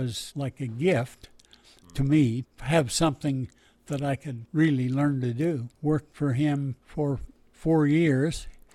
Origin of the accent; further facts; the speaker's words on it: Idaho, United States; But growing up in Canyon County, we didn't have a big herd, 10 or 12 milk cows